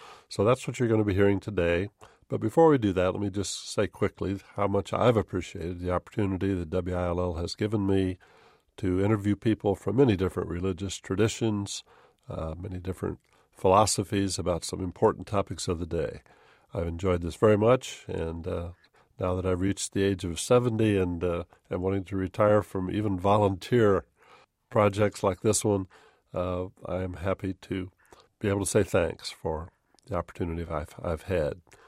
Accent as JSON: {"language": "English", "town": "Urbana", "region": "Illinois", "country": "United States", "tie": "born there", "said": "I was born here. I was born in Urbana years ago in Carl's Hospital. And in fact, my father was born in Champaign-Urbana."}